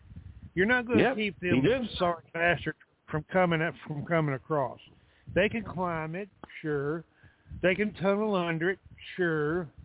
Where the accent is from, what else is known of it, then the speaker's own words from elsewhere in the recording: Texas, United States; I am American born in this fucking country, in the state, the great state of Texas. Okay? Southern bred and Southern born